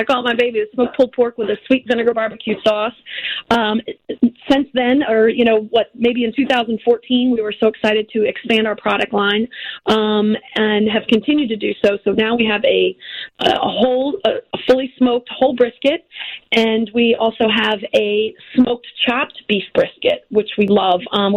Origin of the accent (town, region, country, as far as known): Virginia, United States; born or raised there; moved away as an adult; now in Chicago, United States